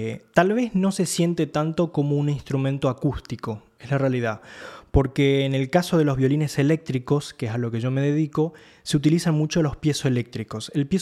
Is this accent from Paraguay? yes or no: no; Misiones, Argentina; de donde vengo, de esa cuestión de Misiones es una tierra que mezcla muchas culturas, mucha diversidad, muchos animales, muchas flores, hay mucha fauna y flora en general